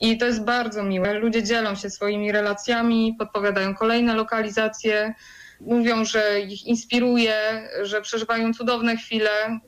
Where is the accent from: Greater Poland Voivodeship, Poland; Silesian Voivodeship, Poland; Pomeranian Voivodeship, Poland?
Greater Poland Voivodeship, Poland; Poznań; bo ja pochodzę z Głuszyny.